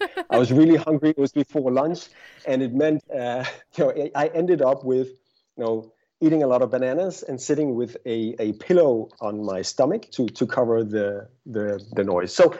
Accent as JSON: {"language": "English", "country": "Denmark", "first_language": "Danish", "second_language": "English", "said": "It's a really good exercise for me, where Danish is my first language and English is my second."}